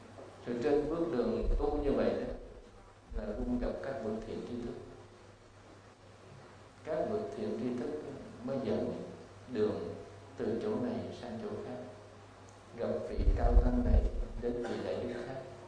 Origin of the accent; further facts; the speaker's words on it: Phu My Hung, Ho Chi Minh City, Vietnam; Các vị này đấy là từ ở cái quê tôi là ở làng Phú Mỹ Hưng của gia đình